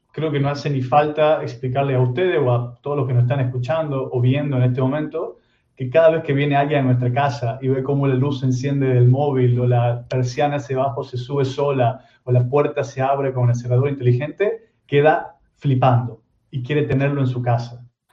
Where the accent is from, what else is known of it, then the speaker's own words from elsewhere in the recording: Argentina; now in Barcelona, Spain; en Barcelona, que no se note por el acento, soy de Argentina, pero estamos aquí